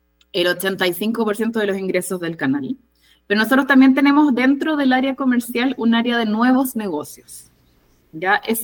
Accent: Chile; pudiendo integrar y diferenciarnos a nosotros como chilenos de los otros países

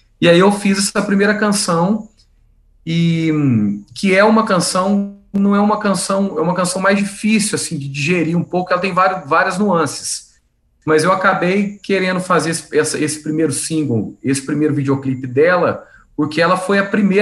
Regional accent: Alfenas, Minas Gerais, Brazil; now in Divinópolis, Brazil; o pôr do sol mais bonito do Brasil é da minha terra natal, que é de Alfenas. E o segundo mais bonito é onde eu vivo, que é Divinópolis.

